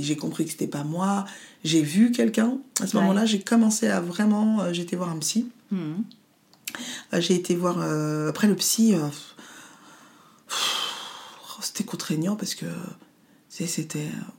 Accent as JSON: {"language": "French", "country": "Haiti", "said": "et moi je suis haïtienne"}